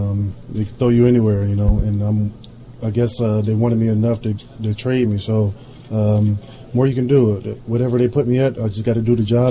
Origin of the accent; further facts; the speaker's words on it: Michigan, United States; I mean, you're a Michigan guy, you know. I'm from Michigan